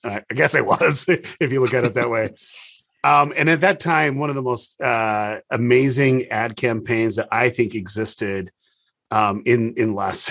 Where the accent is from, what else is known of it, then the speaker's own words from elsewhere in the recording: Utah, United States; I grew up in Utah, and I love the state. I love where I live.